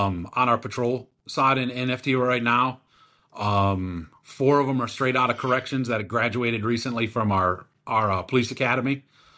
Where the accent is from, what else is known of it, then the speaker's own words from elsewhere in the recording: Michigan, United States; It's like I said, I'm originally from Michigan. I moved down here and I was like, man, these people are wild.